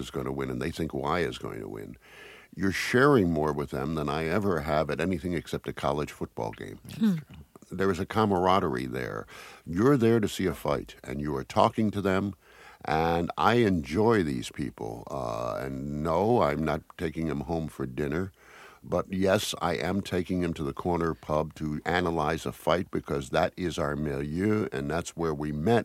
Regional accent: the South, United States; I just don't think that's what I was raised in the South to be about.

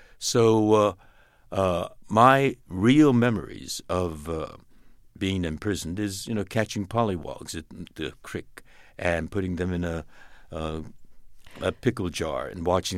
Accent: United States; I grew up imprisoned in American barbed wire prison camps simply because Japanese Americans, American citizens of Japanese ancestry, happened to look like the people that bombed Pearl Harbor.

